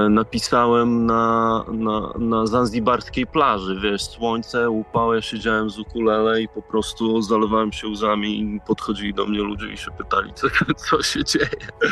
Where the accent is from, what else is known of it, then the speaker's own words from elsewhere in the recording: Sejny, Podlaskie Voivodeship, Poland; now in Warsaw, Poland; Sejny, Białystok, wiesz, nasze tereny